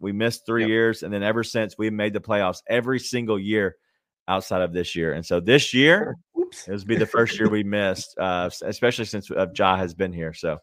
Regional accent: Memphis, Tennessee, United States; I went to Memphis City Schools. My wife asked me the other day, because I grew up in Fraser

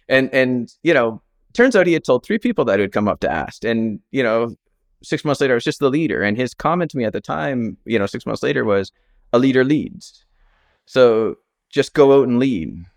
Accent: Canada; because I'm Canadian.

